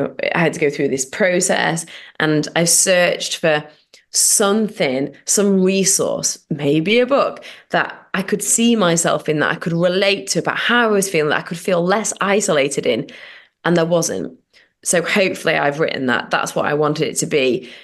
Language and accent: English; Sheffield, Yorkshire and the Humber, United Kingdom; I'm from Sheffield in South Yorkshire in England.